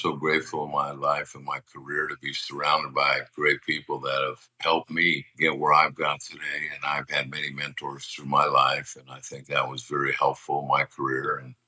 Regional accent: Los Angeles, California, United States; You know, I was just a kid of a family of six kids growing up in Los Angeles.

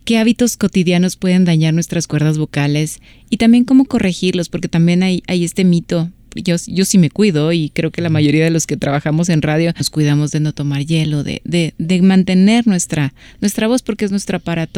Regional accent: Mexico; yo como mexicana como mucho ají, mucho picante

